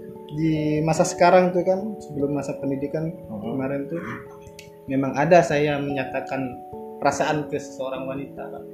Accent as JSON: {"language": "Indonesian", "country": "Zimbabwe", "tie": "born or raised there", "moved": "as an adult", "lives_now": "Kenya", "said": "Dulu kan saya memang dari kecil di Zimbabwe kan. Sampai besar, merantau lah ke Kenya."}